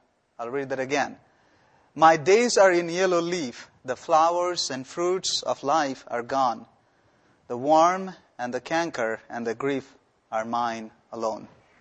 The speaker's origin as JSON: {"language": "English", "country": "India", "said": "the country that I come from, I'm originally from India."}